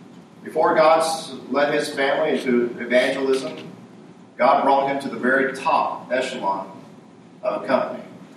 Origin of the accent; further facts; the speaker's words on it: United States; I got myself. I'm an American. I can do it.